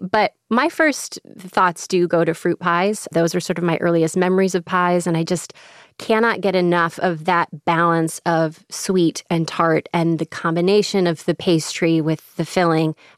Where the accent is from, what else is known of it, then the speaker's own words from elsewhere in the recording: Illinois, United States; accent: Chicago; kalaki, which is my very Chicago accent way of pronouncing that.